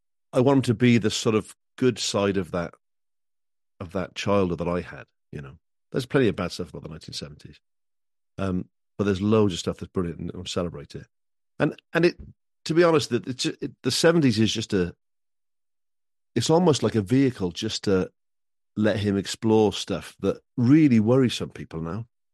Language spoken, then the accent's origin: English; Wales, United Kingdom; now in Cardiff, United Kingdom; I grew up in Wales, but I lived all over the place, but I grew up in Wales, went to school in Wales, my first job's in Wales, got married in Wales, I live in Wales now, you know, and I love Cardiff.